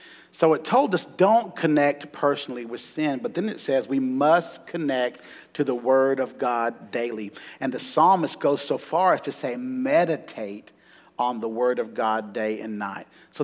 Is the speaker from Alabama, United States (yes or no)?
yes; Huntsville, Alabama, United States; I grew up in Huntsville, and so we had three news stations.